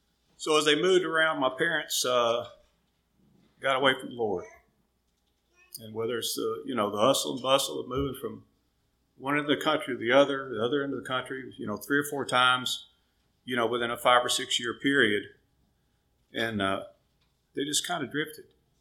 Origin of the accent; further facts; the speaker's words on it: Florida, United States; also born or lived in California; They went to a community church there, and when I was four, we left California, and we moved to Florida.